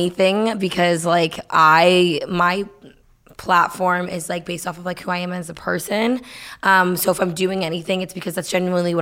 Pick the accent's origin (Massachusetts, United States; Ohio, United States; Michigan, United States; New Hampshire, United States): New Hampshire, United States; I mean, like I grew up in Nashville, New Hampshire. Like I didn't grow up in the UK.